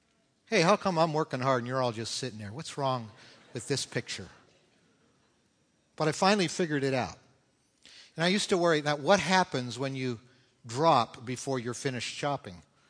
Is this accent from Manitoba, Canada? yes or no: yes; Winnipeg, Manitoba, Canada; I grew up in Winnipeg, up in there in the Canadian prairies.